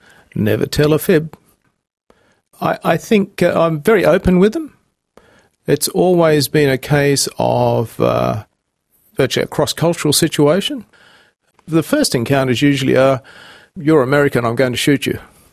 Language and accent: English; Australia; And so I found being very open and being Australian has helped enormously.